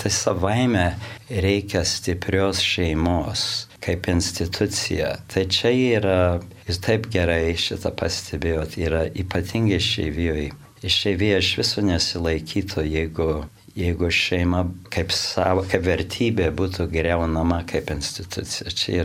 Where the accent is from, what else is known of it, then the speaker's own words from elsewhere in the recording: Chicago, Illinois, United States; aš jau gimęs ir augęs Čikagoje ir mano vaikai jau, reiškia, antrą kartą gimę Amerikoje